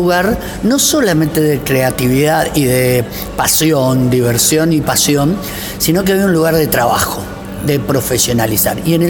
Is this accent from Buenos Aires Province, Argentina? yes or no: no; Luján de Cuyo, Mendoza, Argentina; Soy nacido en Luján.